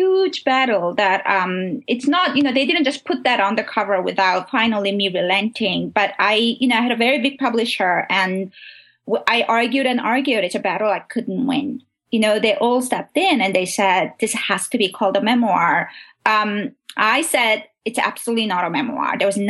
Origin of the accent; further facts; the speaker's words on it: South Korea; because I am born and raised in South Korea, my family was separated by the war.